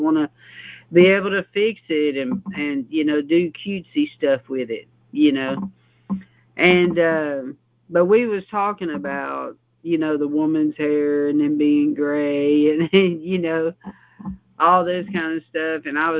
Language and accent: English; United States; I said, sir, I just got to ask you, because I'm from America over here.